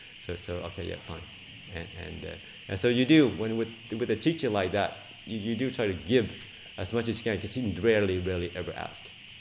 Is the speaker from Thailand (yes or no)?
yes; Thailand; I was from Thailand, that's what you